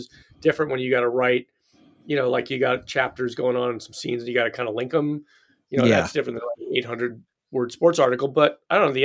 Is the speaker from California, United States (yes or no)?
no; Philadelphia, Pennsylvania, United States; Because I grew up in Philadelphia.